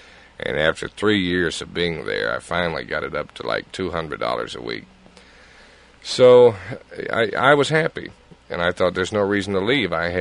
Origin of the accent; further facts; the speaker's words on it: Memphis, Tennessee, United States; And that was at WMPS in Memphis, which was my hometown and which was fantastic.